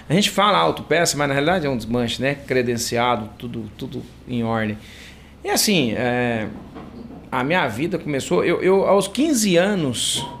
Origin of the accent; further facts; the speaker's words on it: Cássia, Minas Gerais, Brazil; born there; Cássia, Minas Cássia. Gerais, onde eu nasci, cidade maravilhosa.